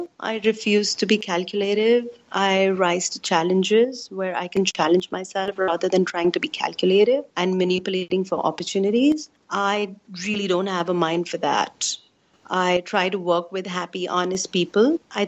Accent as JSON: {"language": "English", "country": "India", "said": "So my cultural background, basically, I'm an Indian. That's how I identify myself."}